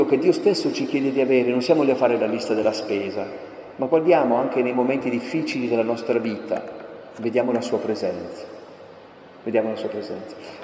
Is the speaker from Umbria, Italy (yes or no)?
no; Aosta Valley, Italy; Ora faccio un po' di pubblicità per le montagne e per la Valle d'Aosta. Dalle mie parti, nei villaggi di montagna